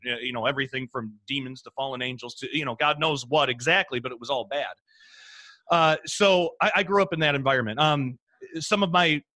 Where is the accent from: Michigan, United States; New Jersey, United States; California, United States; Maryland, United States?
Michigan, United States; born there; I was born in 1984 in Michigan.